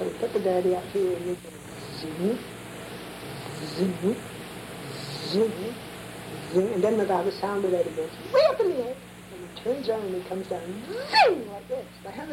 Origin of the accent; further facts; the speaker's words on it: Honolulu, Hawaii, United States; I come from Honolulu, we have no snakes. I had never seen a snake until I came here.